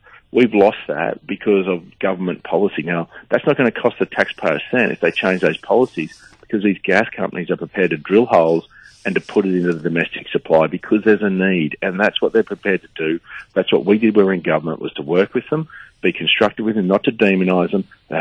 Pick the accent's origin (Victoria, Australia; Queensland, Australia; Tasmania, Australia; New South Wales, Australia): Queensland, Australia; for Queensland, my home state